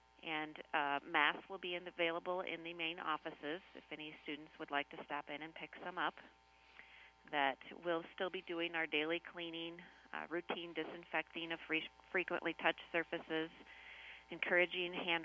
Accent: Riceville, Iowa, United States; also born or lived in Greene; I grew up in Riceville, and then I spent the last 20 years in Greene.

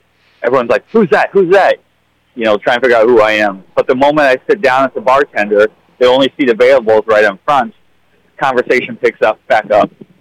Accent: Iowa City, Iowa, United States; now in North Liberty, United States; So I am from the Iowa City area. I grew up in Iowa City, moved to Coralville when I was six, moved back to Iowa City, a block where I grew up, and now I live in North Liberty.

